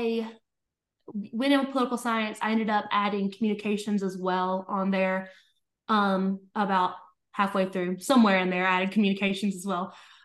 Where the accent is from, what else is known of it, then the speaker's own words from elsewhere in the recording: Georgia, United States; Yeah. So I kind of grew up all over Georgia.